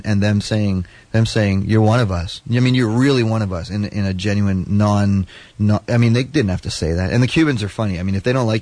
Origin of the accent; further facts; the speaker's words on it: Trinidad & Tobago; now in Toronto, Canada; I'm from Trinidad and I'm a jazz musician. I went to school in New York and I live in Toronto now.